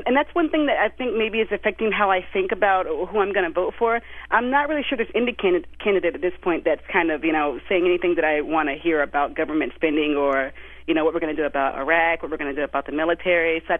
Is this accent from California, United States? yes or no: yes; San Diego, California, United States; I'm from San Diego, California.